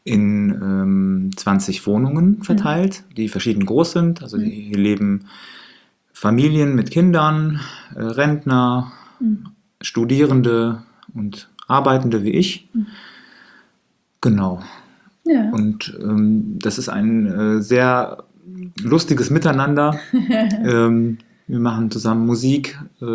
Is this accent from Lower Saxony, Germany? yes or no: no; Siegen, North Rhine-Westphalia, Germany; Ja, also da ich in Siegen geboren bin, bedeutet Siegen für mich der Ort, wo ich groß geworden bin und wo ich mich einfach wohlfühle.